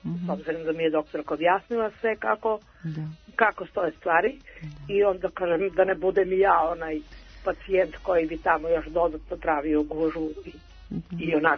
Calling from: Zaječar, Southern and Eastern Serbia, Serbia; Ja sam iz Zaječara.

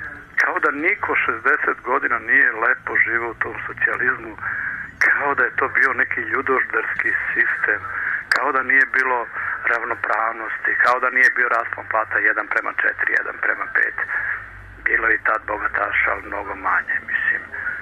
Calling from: Belgrade, Serbia; Pa ja sam iz Beograda

